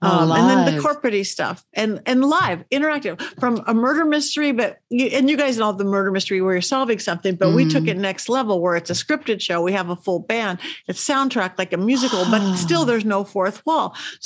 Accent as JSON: {"language": "English", "town": "Lakewood", "region": "California", "country": "United States", "tie": "born or raised there", "also_born_or_lived": "Long Beach", "said": "I was born in Long Beach. I grew up in Lakewood, a suburban area next to Long Beach."}